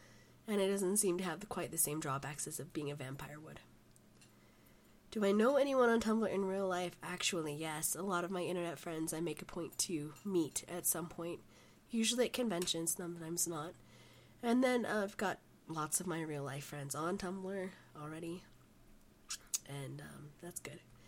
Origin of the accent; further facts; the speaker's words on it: Utah, United States; I'm from Utah, in the United States.